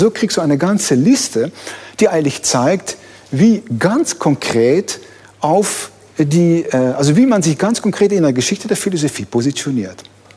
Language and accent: German; Netherlands; ich bin ja ein Niederländer